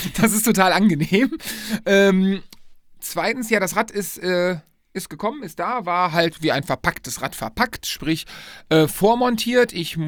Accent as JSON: {"language": "German", "town": "Lohmar", "region": "North Rhine-Westphalia", "country": "Germany", "tie": "born or raised there", "said": "Wir waren, sind dann nach Lohmar zurückgekommen, mein Heimatdorf."}